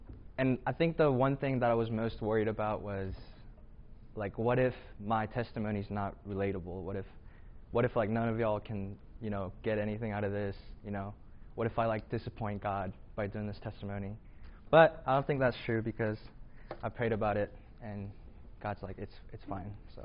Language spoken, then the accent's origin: English; South Korea; moved away; So I grew up in church in Korea, and then when I came here, AKMC was like the church, you know, the only Korean church that was big enough